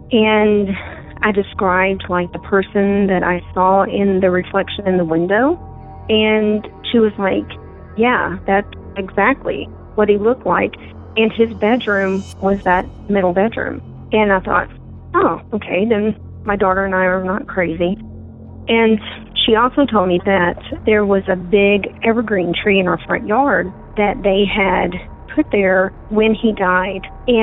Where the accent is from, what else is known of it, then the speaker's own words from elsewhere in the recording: Colorado, United States; from Colorado.